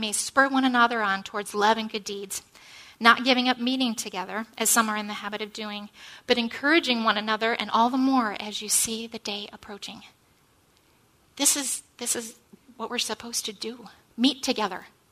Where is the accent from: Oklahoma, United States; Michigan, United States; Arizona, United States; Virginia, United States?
Michigan, United States; a recent trip that I took back to my hometown in Michigan.